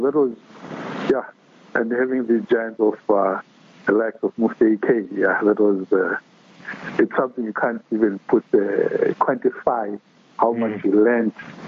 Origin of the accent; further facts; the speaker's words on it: Zimbabwe; born there; prior to that I was in Zimbabwe. I was born in Zimbabwe, and we went to Accra.